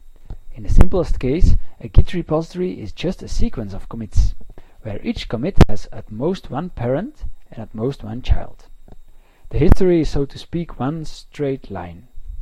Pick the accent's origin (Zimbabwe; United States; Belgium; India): Belgium; I am from Belgium.